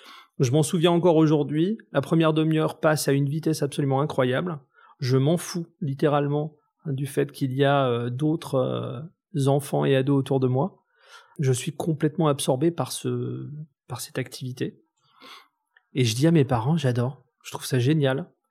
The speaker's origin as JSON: {"language": "French", "region": "Grand Est", "country": "France", "tie": "born or raised there", "said": "Moi, ma famille est portugaise et espagnole. J'ai grandi en Alsace."}